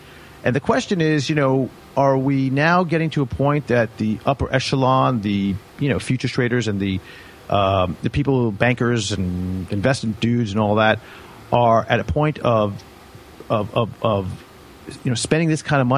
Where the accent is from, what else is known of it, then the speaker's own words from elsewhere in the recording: New York, United States; I was saying that I grew up on Long Island.